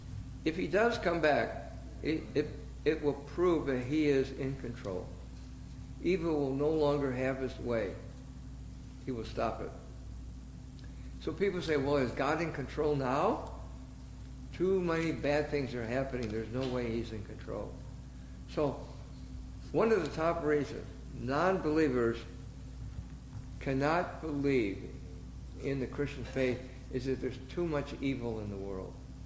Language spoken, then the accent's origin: English; Iowa, United States; dinky is a word I got from Iowa. I grew up in Iowa.